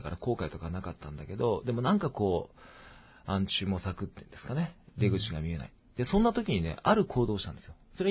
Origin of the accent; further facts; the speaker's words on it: Shinjuku, Tokyo, Japan; というかうちの実家が、あの新宿の神楽坂の方で商売やってるんですね